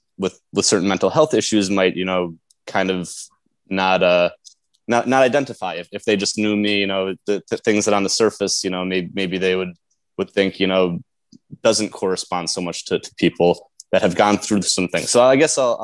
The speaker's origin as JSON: {"language": "English", "town": "New Rochelle", "region": "New York", "country": "United States", "tie": "born or raised there", "said": "I'm a native of Westchester. I'm from New Rochelle originally. Grew up through the New Rochelle School District. So I know Westchester well."}